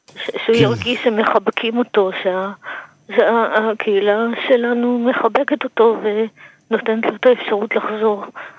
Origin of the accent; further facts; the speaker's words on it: Bnei Brak, Tel Aviv District, Israel; אני מבני ברק